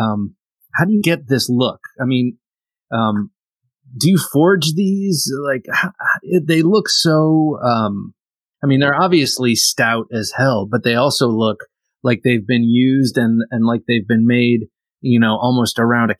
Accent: Ohio, United States; I'm from Ohio

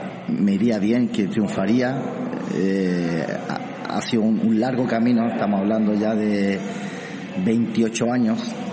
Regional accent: Santiago, Santiago Metropolitan Region, Chile; also born or lived in Arica; Arica, nací en Arica y me crié en Santiago.

